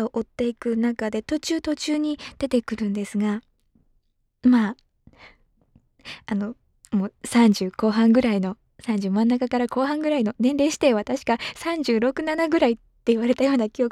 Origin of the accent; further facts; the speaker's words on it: Kagoshima, Japan; 私は九州の鹿児島の出身なんですけど、鹿児島よりもずっと南に下った島なんですが、沖縄までは行かないんですけど